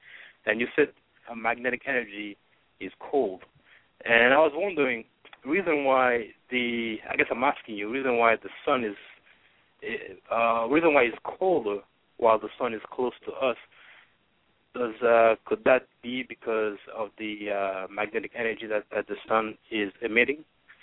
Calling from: Baltimore, Maryland, United States; I'm calling from the Baltimore area.

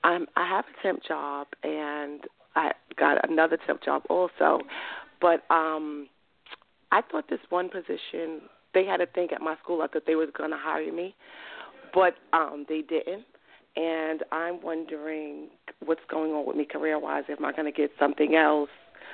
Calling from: New York, United States; I'm calling from New York.

